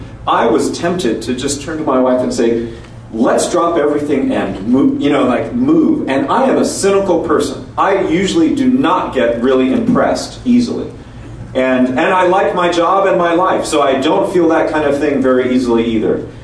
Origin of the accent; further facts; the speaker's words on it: Los Angeles, California, United States; born there; now in Boston, United States; So, I was born in Los Angeles in 1972. My parents were Japanese Americans.